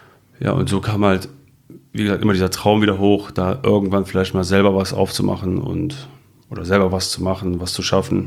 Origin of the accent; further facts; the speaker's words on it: Mönchengladbach, North Rhine-Westphalia, Germany; now in Düsseldorf, Germany; bin 33, komme aus Mönchengladbach, bin vor knapp 4 Jahren nach Düsseldorf gezogen